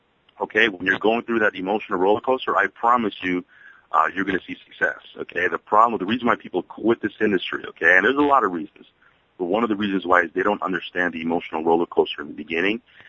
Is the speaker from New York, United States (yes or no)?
yes; New York City, New York, United States; I'm from New York City, and that's how we talk over here.